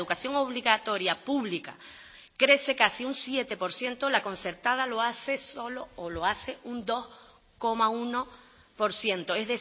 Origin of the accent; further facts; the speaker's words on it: Canary Islands, Spain; los que somos canarios, estudiamos en la facultad, en magisterio, en Gran Canaria, o en lo de Tenerife